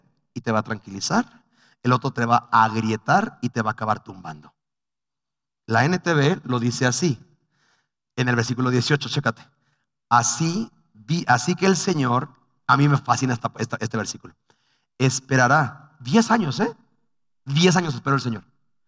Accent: Mexico City, Mexico; Ves que tengo déficit de atención y yo soy chilango, bro.

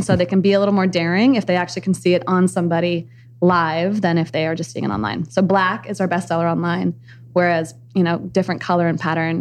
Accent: Minneapolis, Minnesota, United States; moved away as an adult; I came from Minneapolis, heart of the Midwest, and made my way out to California for college and then for business school

